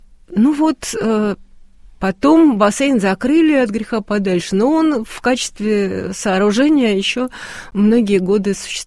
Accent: Moscow, Russia; я из семьи коренных москвичей

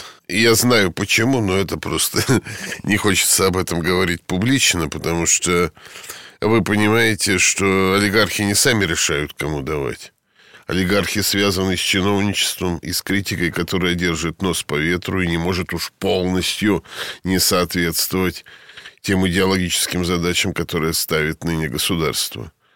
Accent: Rybinsk, Yaroslavl Oblast, Russia; Я сам из Рыбинска, с Верхней Волги.

